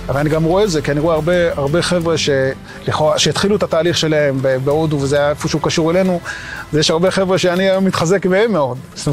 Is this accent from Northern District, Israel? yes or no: yes; Safed, Northern District, Israel; גדלתי בצפת, בעיר העתיקה.